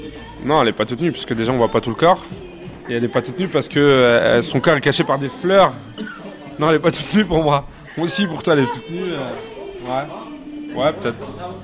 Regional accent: France; On est français, ouais, mais on a nos origines et on a notre religion

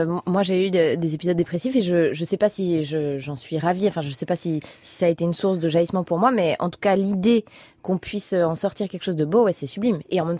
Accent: Switzerland; On est suisse, c'est laconique, comme ça on dit les choses très simplement.

